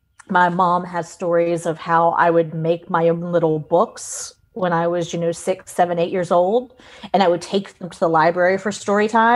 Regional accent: Deep South, United States; growing up in the Deep South, while I was not surrounded by professional performing arts companies, we just have a phenomenal tradition of storytelling.

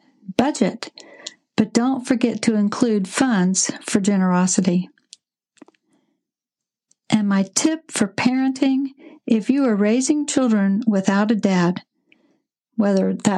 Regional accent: Atlanta, Georgia, United States; from Atlanta, Georgia

